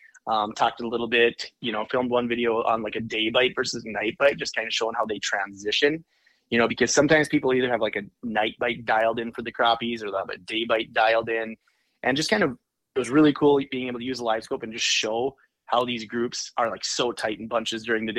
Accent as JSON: {"language": "English", "town": "Roseau", "region": "Minnesota", "country": "United States", "tie": "born or raised there", "said": "obviously, I grew up in Roseau, so Lake of the Woods is kind of my home body of water."}